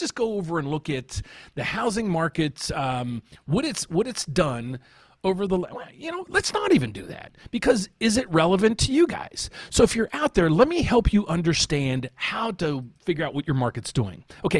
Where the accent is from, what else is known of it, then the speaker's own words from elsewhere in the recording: West Virginia, United States; also born or lived in Illinois; now in St. Charles, United States; I'm originally from West Virginia. I moved to one part of Illinois, and then I moved to St. Charles about 25 years ago